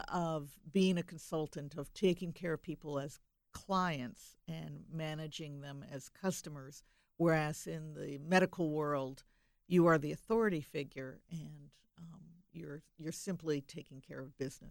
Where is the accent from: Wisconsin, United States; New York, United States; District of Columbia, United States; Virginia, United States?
Wisconsin, United States; well, you can tell I'm from Wisconsin.